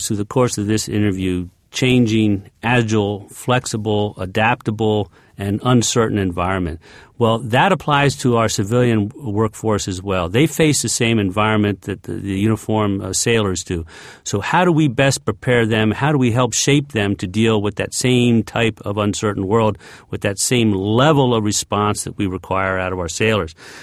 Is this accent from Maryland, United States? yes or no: yes; Baltimore, Maryland, United States; I grew up in Baltimore, Maryland